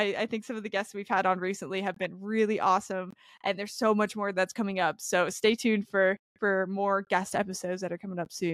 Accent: Cottage Grove, Oregon, United States; I'm from the West Coast originally. I lived grew up in a little town called Cottage Grove, which is 20 minutes south of Eugene. And So I'm really excited to run in my home state.

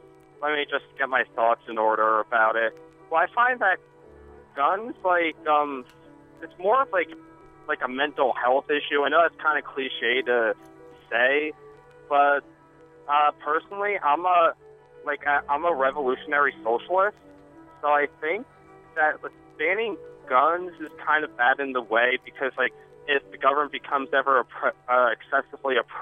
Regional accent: New Brunswick, New Jersey, United States; I'm from New Brunswick.

